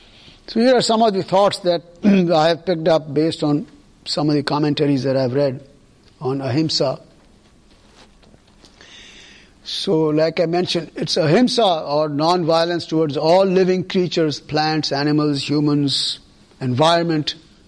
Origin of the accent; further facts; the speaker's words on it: Punjab, India; Even where I grew up in Punjab, there's a very large population of non-meat eaters. I grew up completely as a non-meat eater.